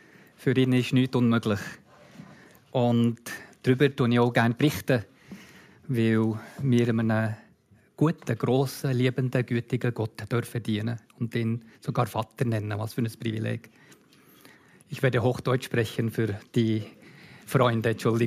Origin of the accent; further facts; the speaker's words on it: Kota Kinabalu, Sabah, Malaysia; In Sabah, das gehört zu der Insel Borneo und gehört zu Malaysia, das ist meine Heimatstadt.